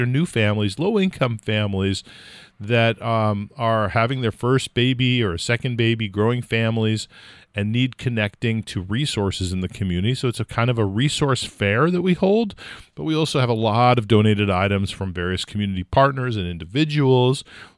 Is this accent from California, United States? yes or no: yes; California, United States; my wife is from Germany and I'm from California, and we had our first really big adventure away from both of our homes going on.